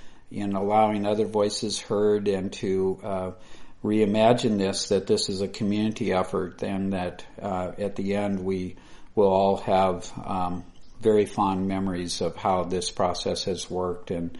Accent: Iowa, United States; I grew up in Iowa and recognized the history

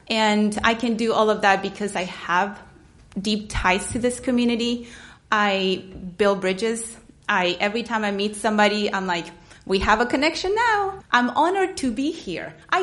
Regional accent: Santiago, Santiago Metropolitan Region, Chile; English is a second language; moved away as an adult; now in Ames, United States; I am originally from Santiago, Chile. I've lived in Ames for 17 years. I live here with my husband, Chase, our 10-year-old son.

